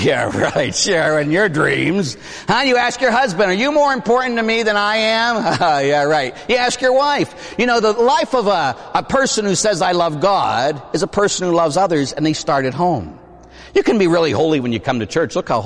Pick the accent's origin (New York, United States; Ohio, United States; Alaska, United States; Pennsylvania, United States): Pennsylvania, United States; Pittsburgh; I grew up in Pittsburgh, huh? I told you about my mother a little bit and my father. Both of them were city of Pittsburgh police officers, huh?